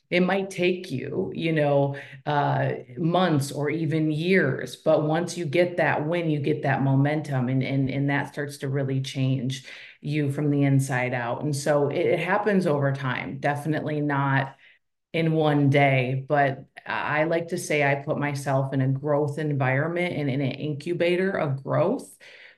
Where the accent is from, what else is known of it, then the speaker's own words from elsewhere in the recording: Minnesota, United States; You know, I am a girl from Minnesota. So I was raised by a single mom.